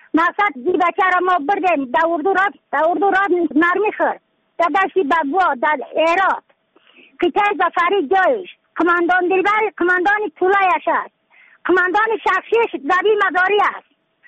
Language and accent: Persian; Badakhshan, Afghanistan; از بدخشان هستم، مرکز بدخشان